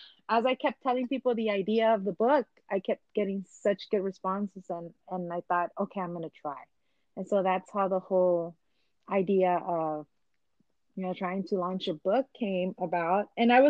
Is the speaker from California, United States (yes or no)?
yes; Los Angeles, California, United States; Like I said, I grew up in LA in Hollywood, right in the heart of Hollywood.